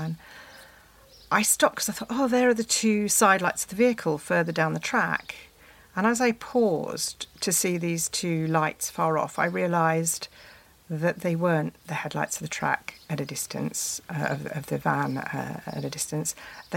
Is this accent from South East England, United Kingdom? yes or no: yes; South East England, United Kingdom; I mean, I grew up in Sussex with glowworms.